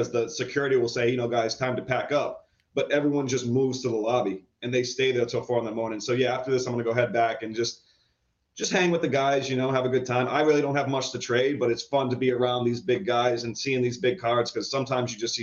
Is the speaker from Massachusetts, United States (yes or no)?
no; Providence, Rhode Island, United States; I'm from New England, Providence, Rhode Island, and as you know, right now we're getting hit with a storm and it's very cold.